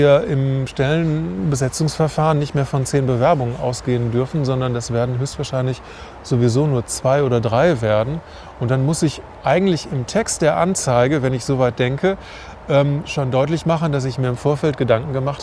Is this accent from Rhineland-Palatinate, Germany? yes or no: no; Herford, North Rhine-Westphalia, Germany; Genau, ich komme aus Herford.